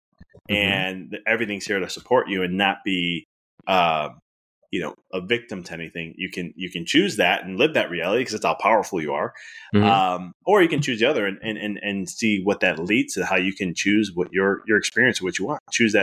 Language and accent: English; Chicago, Illinois, United States; I'm from Chicago originally. So I'm like, why did I end up in the suburbs of Chicago in a small Italian community, being Italian, being male, having these parents, having these grandparents, great-grandparents, the whole system.